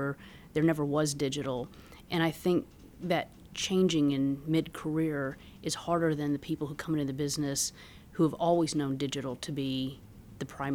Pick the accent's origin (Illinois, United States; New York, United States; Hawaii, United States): Illinois, United States; Troy; I grew up in Troy, Illinois, and there was a little weekly paper, and we got to go into those offices to produce our high school paper.